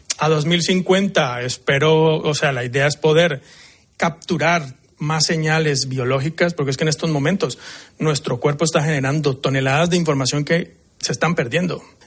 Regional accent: Colombia; yo soy de Colombia, vivo acá.

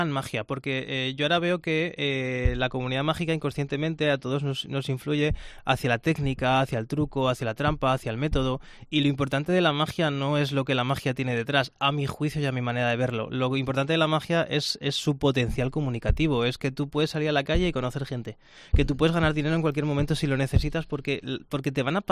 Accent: Aragon, Spain; ahora que estamos dentro de la gira aragonesa, que es lo que decidí hacer yo para la gente de mi tierra y de mis pueblos

